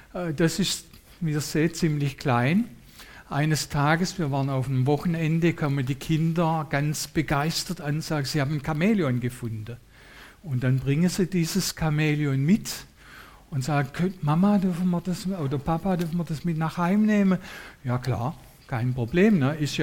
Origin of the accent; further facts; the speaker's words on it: Hessigheim, Baden-Württemberg, Germany; Wir fühlen uns so ein bisschen wie, ich komme aus Hessigheim, Hessigheimer mit Migrationshintergrund.